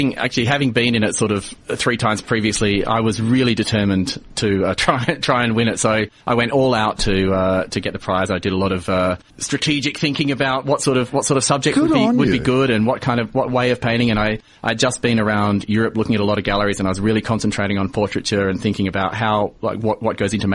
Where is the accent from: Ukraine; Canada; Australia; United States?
Australia; Adelaide, South Australia; I grew up in Adelaide as well.